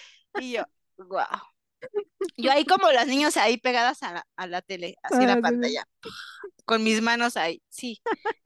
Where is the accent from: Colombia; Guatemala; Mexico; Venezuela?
Mexico; aunque en los Juegos Olímpicos soy mexicana